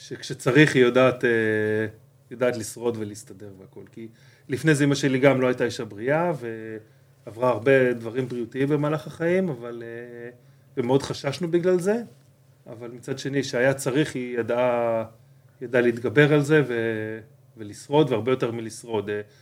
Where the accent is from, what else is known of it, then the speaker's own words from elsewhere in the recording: Nir Oz, Southern District, Israel; כן, נולדתי, גדלתי שם. קיבוץ, כמו שקיבוץ היה פעם, לינה משותפת עם החברים בבית ילדים